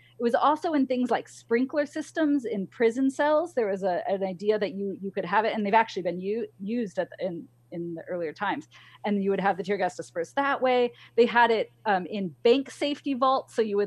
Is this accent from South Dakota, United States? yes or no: no; New York, United States; also born or lived in California; I was born in California and then lived in New York as a teenager.